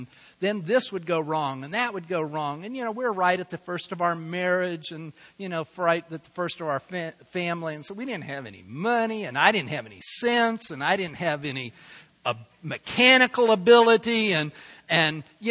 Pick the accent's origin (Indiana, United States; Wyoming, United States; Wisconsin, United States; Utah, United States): Utah, United States; Salt Lake City; about 2.5 miles away from where I grew up there in Salt Lake City